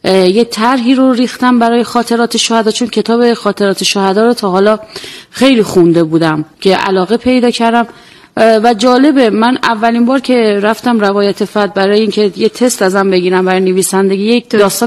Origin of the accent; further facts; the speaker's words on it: Andimeshk, Khuzestan, Iran; من شهرستان اندیمش به دنیا اومدم.